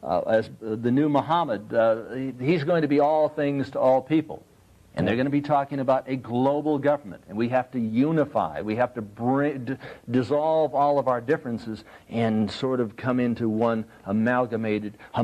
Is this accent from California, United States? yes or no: yes; Ojai, California, United States; You go up to Little Satan Place, Ojai Valley, and I was raised up there in Ojai Valley.